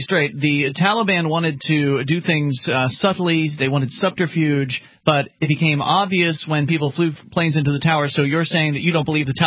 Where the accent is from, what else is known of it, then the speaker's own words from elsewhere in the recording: Florida, United States; I mean, I'm from the West coast of Florida, and I guess that's not technically the South, even though it is in the South.